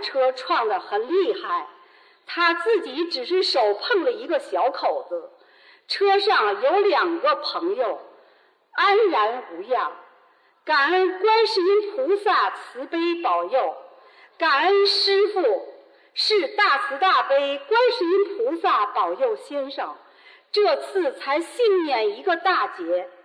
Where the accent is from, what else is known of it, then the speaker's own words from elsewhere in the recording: Beijing, China; 我是来自北京的